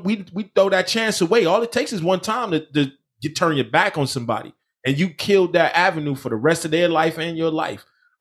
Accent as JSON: {"language": "English", "region": "New Jersey", "country": "United States", "said": "So I'm from Jersey. So when we say my word is my bond, my word is my bond."}